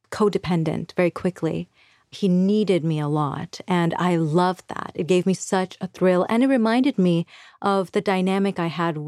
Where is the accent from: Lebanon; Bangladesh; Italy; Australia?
Bangladesh; So I am from Bangladesh. I was born there in 1983